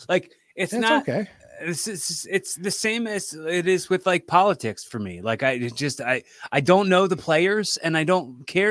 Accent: Philadelphia, Pennsylvania, United States; Whenever I go anywhere, I don't say that I'm from Philadelphia, because I can't represent Philadelphia as a sports fan.

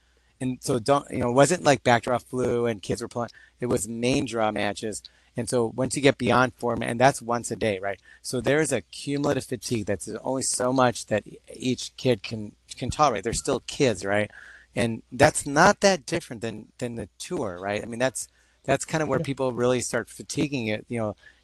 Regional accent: India; I can say this because I'm Indian, there's a lot of young Indian tennis players

